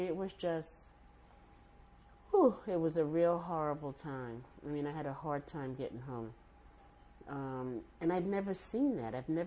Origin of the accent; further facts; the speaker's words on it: Harlem, New York, United States; Most of the businesses when I grew up in Harlem were business of color